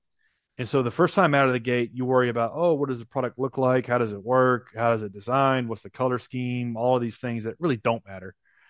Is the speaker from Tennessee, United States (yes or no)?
yes; Nashville, Tennessee, United States; And I'm from Nashville, Tennessee.